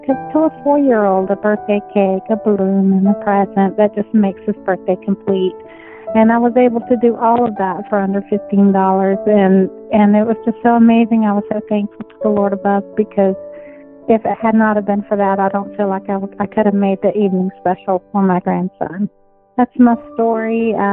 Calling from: Roanoke, Virginia, United States; I'm calling from Roanoke, Virginia, to just share a miracle that happened the other day.

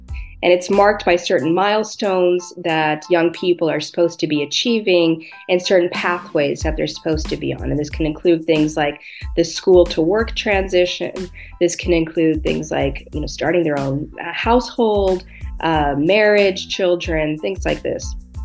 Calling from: Paris, Île-de-France, France; I'm calling you from Paris, France.

